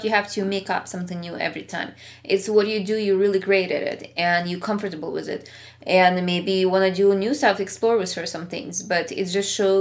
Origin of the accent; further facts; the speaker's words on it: Ukraine; English is a second language; Like, I have a little more tougher humor because I came from Ukraine